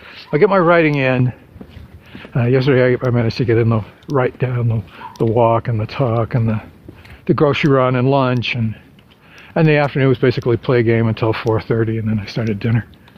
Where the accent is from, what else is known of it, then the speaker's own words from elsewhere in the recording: Maine, United States; It's a blue-collar thing. That's the way I was raised in Maine.